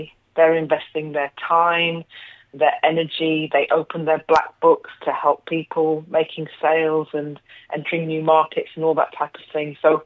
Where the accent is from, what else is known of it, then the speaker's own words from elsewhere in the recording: Northern Ireland, United Kingdom; Although, as you say, I am from County Tyrone, but my heart's in Donegal.